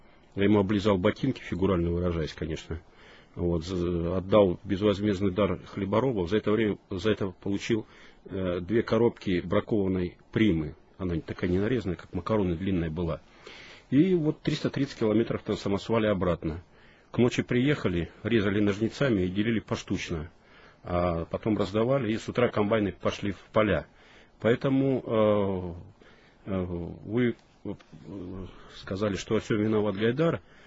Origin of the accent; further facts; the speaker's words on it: Perm, Perm Krai, Russia; moved away; как и я, приехал из провинции, из Пермской, из города Перми